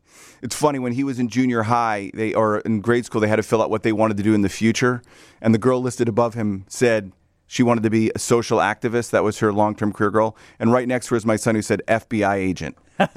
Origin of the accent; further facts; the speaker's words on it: Glencoe, Illinois, United States; I'm from Glencoe, went to high school in Winnetka.